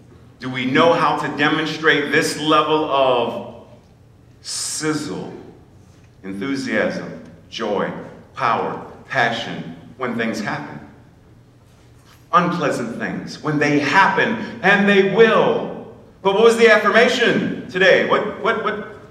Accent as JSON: {"language": "English", "town": "Pittsburgh", "region": "Pennsylvania", "country": "United States", "tie": "born or raised there", "said": "Pittsburgh is my hometown."}